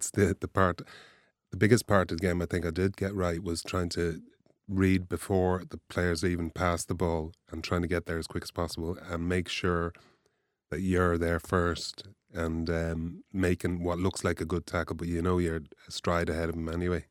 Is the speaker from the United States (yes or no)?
no; Ireland; I grew up in Ireland. I went out in Ireland. I went playing soccer games all over Ireland.